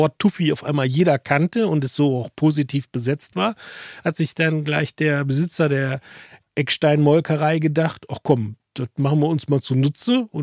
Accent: North Rhine-Westphalia, Germany; Also für alle aus der Region, ich komme aus dem Bergischen Land und für alle anderen, ich komme aus dem Rand vom Ruhrgebiet.

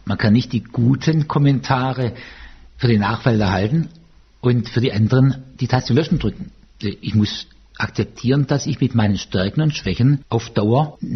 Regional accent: Baden-Württemberg, Germany; accent: Swabian; ich spreche nicht Hochdeutsch, ich spreche Hochschwäbisch.

